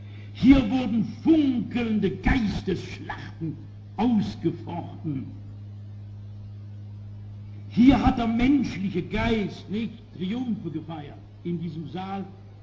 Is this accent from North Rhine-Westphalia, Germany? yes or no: no; Frankfurt, Hesse, Germany; dass ich wieder anfange mit meiner Heimatstadt Frankfurt